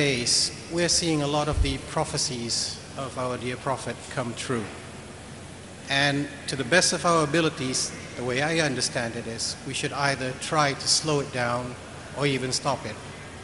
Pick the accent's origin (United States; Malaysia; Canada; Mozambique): Malaysia; I'm an architect from Malaysia.